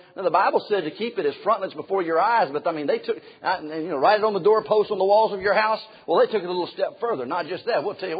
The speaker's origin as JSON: {"language": "English", "region": "the South", "country": "United States", "said": "I'm from the South, and there is a formula"}